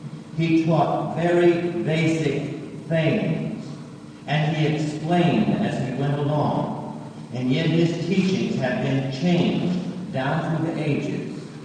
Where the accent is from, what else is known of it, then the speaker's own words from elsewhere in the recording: the South, United States; because I was brought up in the Baptist religion of the South. And where I came from, it was hellfire and brimstone that was crammed down our throats.